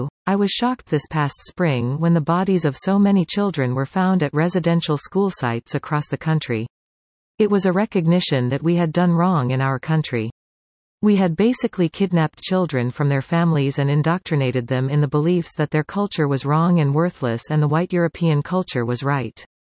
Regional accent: Canada; As a Canadian, who grew up with the ideal of a Canadian mosaic

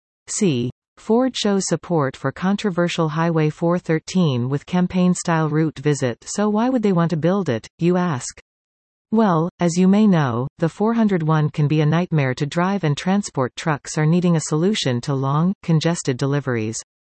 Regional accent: North Bay, Ontario, Canada; I've moved back to my hometown of North Bay from Southern Ontario to raise my child

